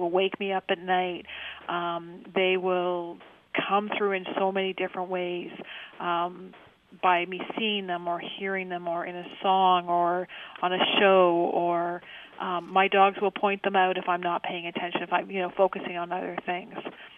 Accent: Canada; with an American slang, and I'm Canadian.

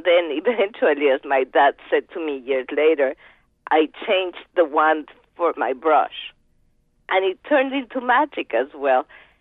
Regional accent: Mexico; I'm from Mexico

